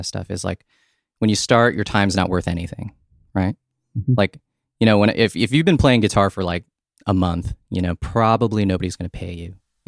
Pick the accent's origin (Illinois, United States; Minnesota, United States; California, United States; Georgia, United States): California, United States; San Diego; I grew up in San Diego. So San Diego, you know, like the area where I'm from is like where … is from, sure.